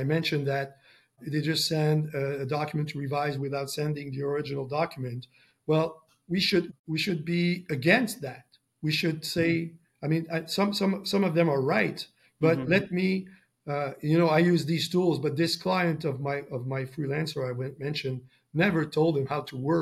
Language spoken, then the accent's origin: English; Montreal, Quebec, Canada; The same place, Sheraton Hotel in Montreal. Yeah. So I'm for sure I'm going to be there. It's in my hometown.